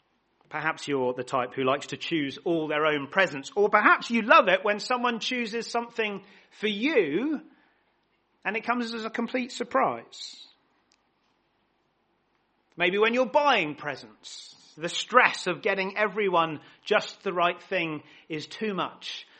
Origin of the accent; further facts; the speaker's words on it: England, United Kingdom; In 1966, as we English like to remember, the English men won the Football World Cup.